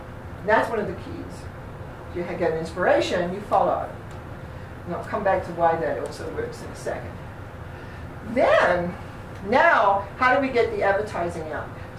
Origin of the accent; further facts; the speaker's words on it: New Zealand; I'm from New Zealand, which is why I sometimes have a funny accent. Long time ago, but it's still there at times.